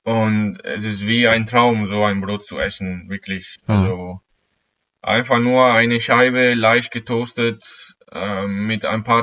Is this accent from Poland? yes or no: no; northern Italy, Italy; German is a second language; also born or lived in Venice; now in Germany; Also ursprünglich bin ich in Venedig geboren und habe ich mein ganzes Leben vor Deutschland einfach in Norditalien verbracht.